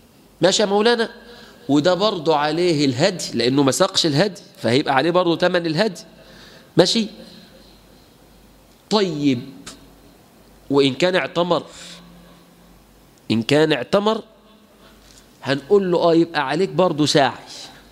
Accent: Egypt; احنا كمصريين

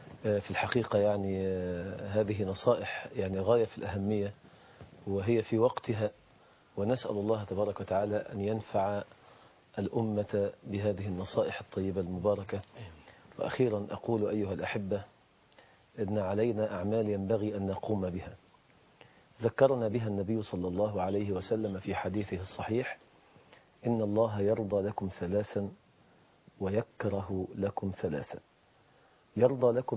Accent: Egypt; بلادنا مصر

